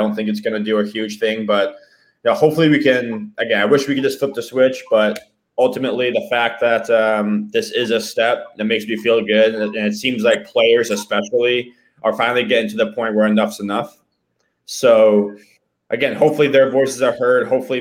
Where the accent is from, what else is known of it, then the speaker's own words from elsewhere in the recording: United States; because you grow up, like, where I grew up in the States, you know, the textbooks that I would read in history class